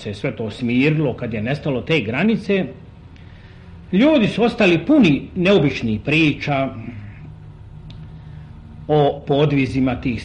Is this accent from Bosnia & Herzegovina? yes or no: yes; Bosanska Krajina, Bosnia & Herzegovina; Ja sam svoje djetinjstvo proveo u Bosanskoj krajini.